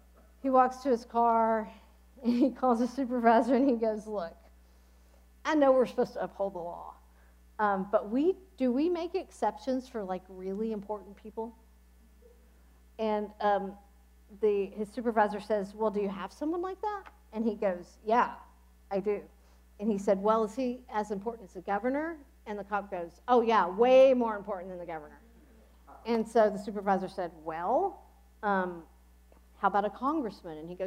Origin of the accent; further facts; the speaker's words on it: Texas, United States; I was raised in Texas. I came from the Southern Baptist Convention.